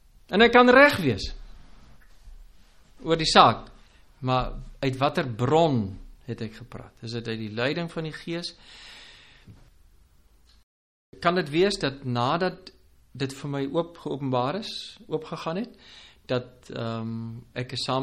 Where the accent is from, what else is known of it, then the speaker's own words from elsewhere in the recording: Free State, South Africa; ons is van die Vrystaat en ons is hier in Pretoria en ons is net so kort hier